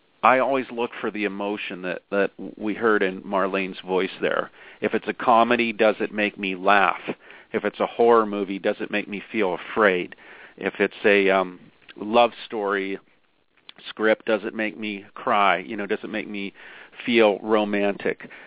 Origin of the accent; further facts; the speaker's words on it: Pennsylvania, United States; Her 3rd book is set in Amish country in Pennsylvania, my home state.